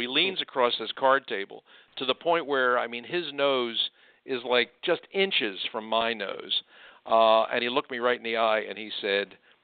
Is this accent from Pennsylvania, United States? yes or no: yes; Philadelphia, Pennsylvania, United States; "Well, you know, I'm from Philly and I was rooting for the home team."